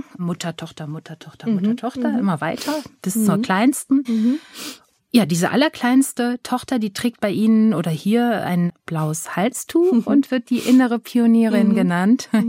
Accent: Germany; Tatsächlich, ich komme aus dem Westen

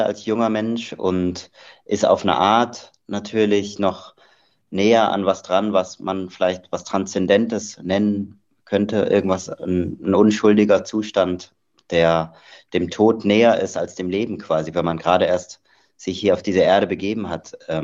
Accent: Tübingen, Baden-Württemberg, Germany; So, ich bin ja in Tübingen aufgewachsen, was ja ein extrem bürgerliches Umfeld ist.

